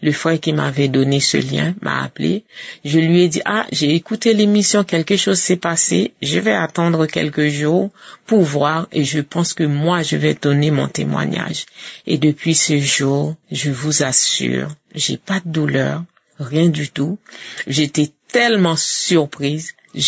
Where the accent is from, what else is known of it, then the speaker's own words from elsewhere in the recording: Haiti; now in France; Je suis une Haïtienne qui habite en France.